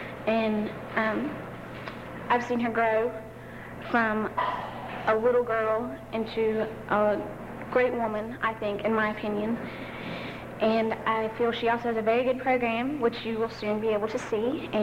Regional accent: Chesapeake, Ohio, United States; And I'm from Chesapeake, Ohio.

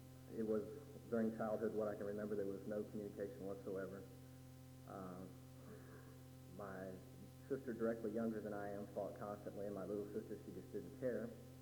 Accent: Silver Spring, Maryland, United States; born there; I was born in Maryland, like I said, in Silver Springs area, which is a suburb of Washington, D.C.

